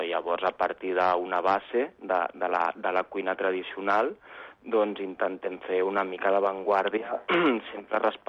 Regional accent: Catalonia, Spain; perquè no t'enganyaré, jo sóc català, és així

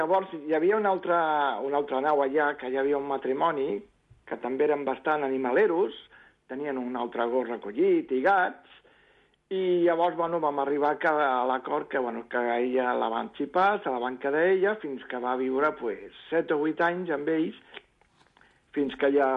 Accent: Barcelona, Catalonia, Spain; jo sóc de Barcelona, però em va sortir feina a Rubí, en un polígon industrial.

